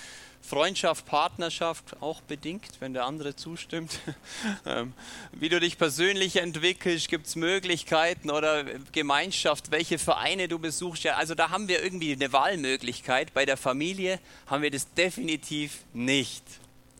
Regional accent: Bad Hindelang, Bavaria, Germany; now in Sonthofen, Germany; Genau, ich bin gebürtiger Hindelanger. Ich weiß nicht, ob jemand das Dorf Hindelang kennt. Noch ein bisschen mehr in Bergen drin

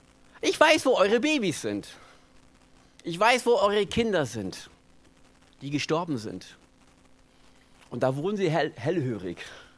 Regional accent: Memmingen, Bavaria, Germany; Also ich komme aus Memmingen.

